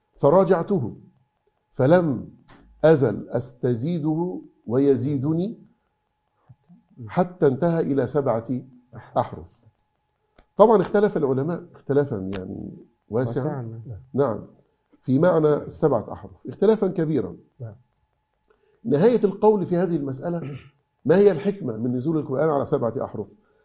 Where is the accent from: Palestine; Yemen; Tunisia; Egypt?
Egypt; احنا أصلا بنتكلم بلهجتنا في مصر.